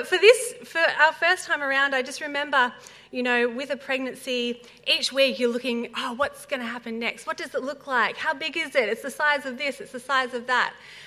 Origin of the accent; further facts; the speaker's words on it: Warburton, Victoria, Australia; it's really great to be back in Melbourne, which is actually my hometown. I grew up in the Yarra Valley up in Warburton and headed up to college after I graduated high school